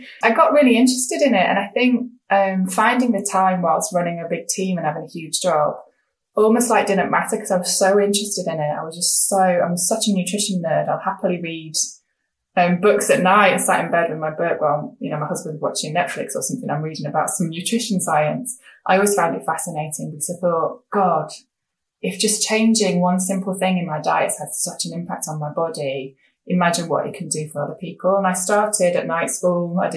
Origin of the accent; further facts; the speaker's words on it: England, United Kingdom; I'm a woman, I'm not Korean, I'm English